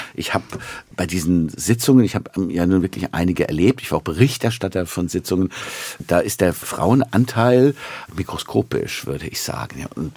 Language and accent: German; Mainz, Rhineland-Palatinate, Germany; Also als Mainzer Kind kommt man um die Fasnacht nicht herum.